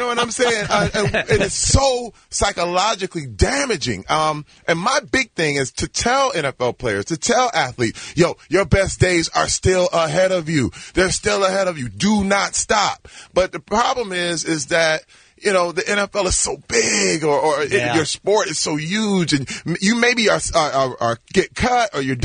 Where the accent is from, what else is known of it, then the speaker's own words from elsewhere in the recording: Flint, Michigan, United States; I'm from Flint, Michigan.